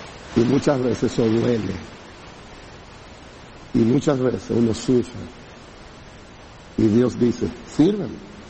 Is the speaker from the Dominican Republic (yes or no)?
yes; Dominican Republic; como somos todos los dominicanos